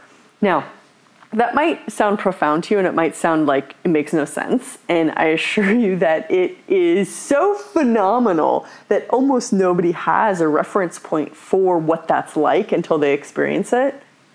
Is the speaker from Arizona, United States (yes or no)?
no; California, United States; I grew up in Southern California, and both of my parents were seekers.